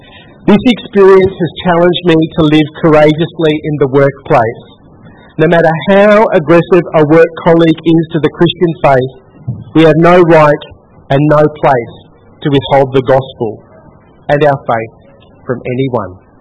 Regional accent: Gympie, Queensland, Australia; I returned to my hometown of Gympie.

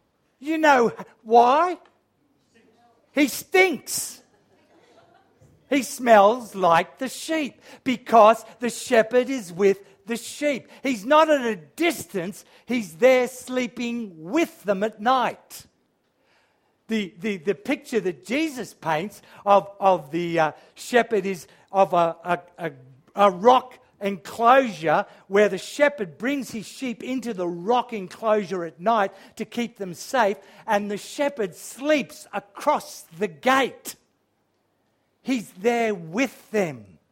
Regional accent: Sydney, New South Wales, Australia; And we grew up in Sydney, and often for us, Christmas was going back visiting my mother's family in particular.

